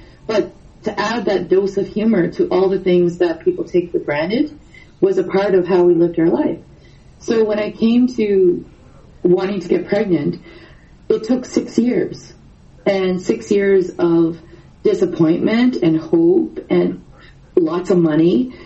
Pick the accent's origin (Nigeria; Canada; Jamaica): Canada; Yarmouth, Nova Scotia; But I have to say, in Yarmouth, my hometown, when I went, and I usually pick up Waves to do the foster family diversity stuff, I found it in the porn section.